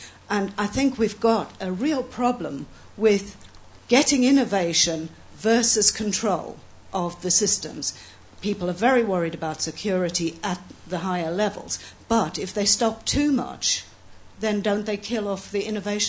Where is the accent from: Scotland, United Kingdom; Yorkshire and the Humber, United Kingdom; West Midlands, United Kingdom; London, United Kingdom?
Yorkshire and the Humber, United Kingdom; Leeds; I'm from Leeds.